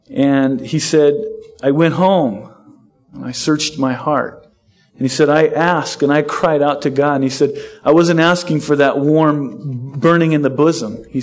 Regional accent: San Diego, California, United States; also born or lived in Seattle, United States / Southern Utah, United States; I've been here a month. I'm originally from San Diego. I got saved down in Horizon. In about 1989, we left Southern California and went to Seattle.

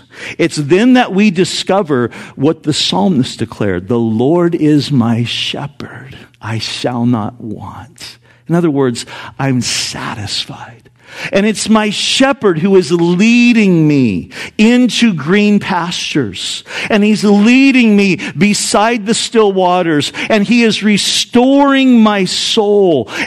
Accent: Santa Ana, California, United States; When I was growing up in Santa Ana, California

